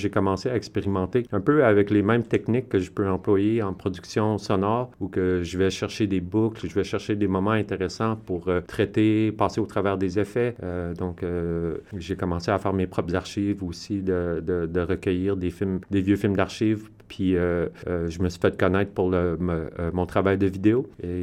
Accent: Iqaluit, Nunavut, Canada; Je suis originaire de l'île de Baffin, né à Iqaluit. Ça s'appelait Frobisher Bay avant.

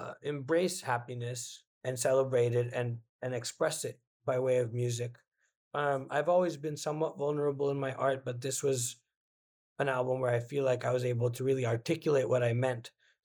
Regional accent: Fremont, California, United States; But growing up in Fremont, you know, and I was there since I was a year old, went to like all public school through high school over there

